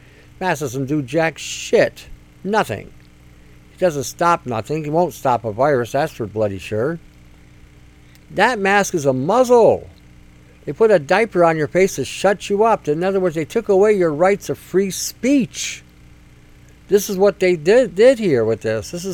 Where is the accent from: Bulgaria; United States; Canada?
Canada; We are not Chinese. We're Canadian.